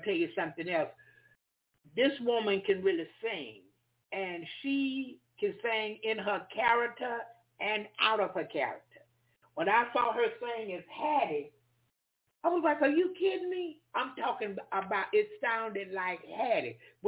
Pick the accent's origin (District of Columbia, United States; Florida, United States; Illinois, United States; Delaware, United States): Florida, United States; Jacksonville; I lived in Winter Park, but I'm from Jacksonville. That's where I'm originally from.